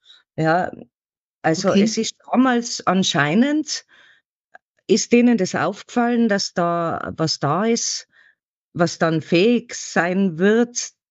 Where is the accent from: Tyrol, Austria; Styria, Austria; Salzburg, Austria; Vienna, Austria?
Tyrol, Austria; Das war in meinem Herkunftsland Tirol noch mal schwieriger.